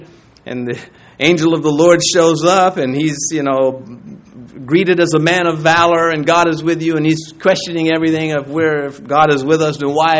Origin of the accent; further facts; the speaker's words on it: New York City, New York, United States; Now, I'm born and raised in New York City. Strangers are not to be trusted there.